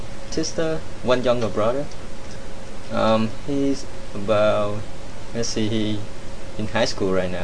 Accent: Ho Chi Minh City, Vietnam; English is a second language; I'm from Vietnam, was born in Vietnam, and what town is in Saigon in the south. That's very small. The city itself is small, so everybody there are the same, so they're not different. Yeah, it's a city, one of the biggest cities in Vietnam

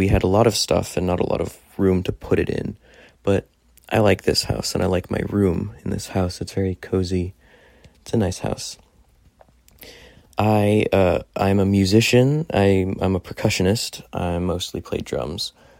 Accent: Great Falls, Virginia, United States; also born or lived in Alexandria / Herndon; I was born in Alexandria, Virginia, which is in Northern Virginia, but I only lived there as a baby. When I was, I think, 6 months old, we moved to Great Falls.

